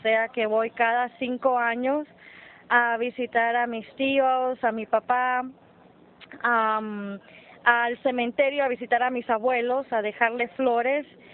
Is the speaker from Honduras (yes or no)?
yes; Tegucigalpa, Francisco Morazán, Honduras; now in United States; soy de Tegucigalpa, Honduras. Hace 23 años que vivo en los Estados Unidos.